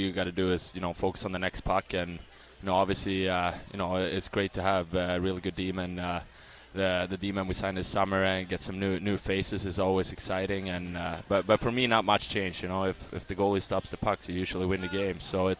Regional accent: Sweden; I spent a lot of time, well, pretty much all my time in Sweden, in my hometown, and just relaxed and worked out and spent time with my family.

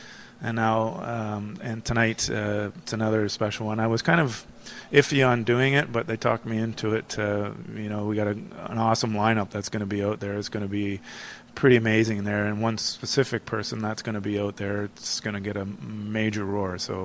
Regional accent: Toronto, Ontario, Canada; now in Vancouver, Canada; And you know, I've been here, more than, you know, when I grew up in Toronto. I've been here 30 some odd years, and you know, I consider myself a West Coaster and a BC or Vancouver boy.

